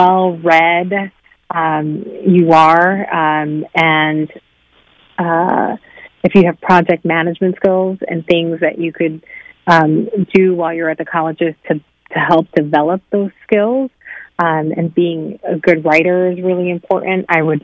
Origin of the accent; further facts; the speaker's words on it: New York City, New York, United States; So I grew up in New York City. I always thought that I would go to a large university, and was not looking at liberal arts schools or anything that wasn't in an urban area.